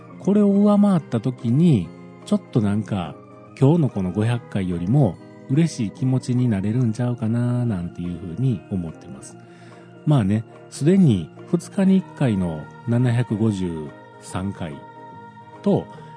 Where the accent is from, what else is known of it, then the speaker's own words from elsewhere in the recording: Kyoto, Japan; 京都、僕京都なんですけれども、